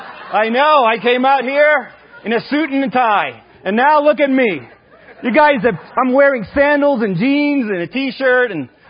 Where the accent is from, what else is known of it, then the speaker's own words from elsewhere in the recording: India; born there; I was born in India and in Indian ancestry